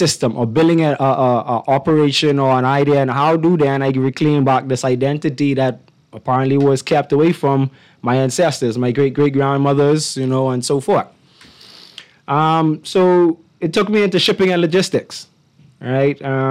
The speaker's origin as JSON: {"language": "English", "town": "Nassau", "region": "New Providence", "country": "Bahamas", "tie": "born or raised there", "said": "Full 100% Bahamian, born and raised in Nassau."}